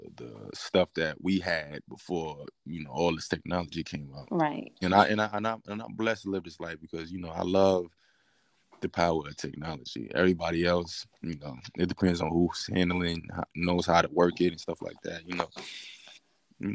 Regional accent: Brooklyn, New York, United States; Like, I was born and raised in Brooklyn overall, but I started out in Bed-Stuy first, and then like when I at 15 I moved to East New York, which was even more dangerous than Bed-Stuy

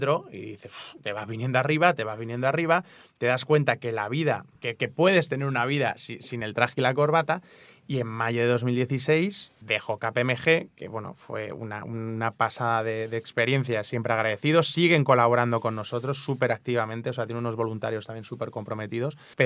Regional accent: Ciudad Real, Castilla-La Mancha, Spain; moved away as an adult; also born or lived in Madrid; Oye, que nos ha costado mucho trabajo que hayas podido estudiar en Madrid. Claro, yo me fui de Ciudad Real, fue un esfuerzo muy grande para mi familia.

